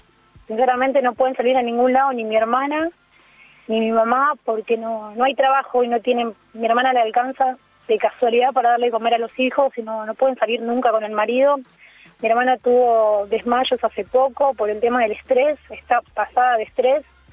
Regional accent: San Fernando, Buenos Aires Province, Argentina; nosotros somos de San Fernando

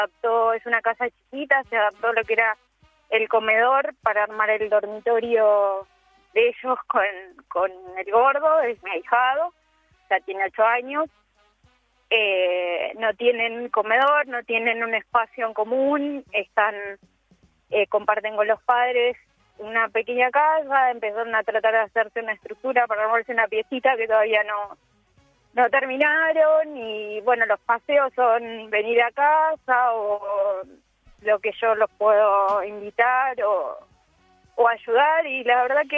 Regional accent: Temperley, Buenos Aires Province, Argentina; now in Tristán Suárez, Argentina; Yo somos de Temperley, yo ahora vivo en Tristán Suárez.

